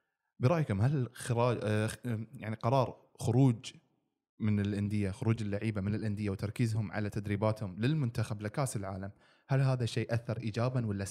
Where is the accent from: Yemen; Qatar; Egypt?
Qatar; وانا من قطر.